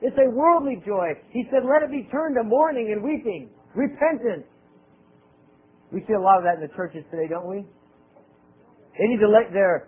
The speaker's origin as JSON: {"language": "English", "town": "Albuquerque", "region": "New Mexico", "country": "United States", "tie": "born or raised there", "said": "When I was growing up in Triple Baptist Church of Albuquerque, New Mexico, the Jesus that I was presented, the gospel that I was taught, the religion that was handed to me, was compatible"}